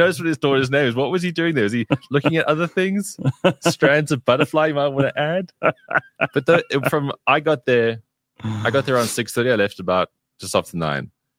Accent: Cape Town, Western Cape, South Africa; I live here. I'm from Cape Town.

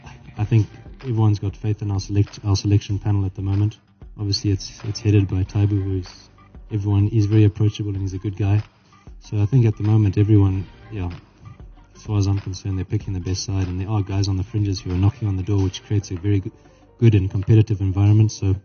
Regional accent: Harare, Zimbabwe; I personally like playing in Bulawayo, even though I'm from Harare.

